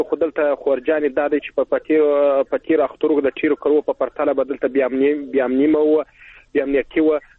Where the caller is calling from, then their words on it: Helmand, Afghanistan; تاسو اوریدونکو … د هلمند نه اړیکې نیولې ده.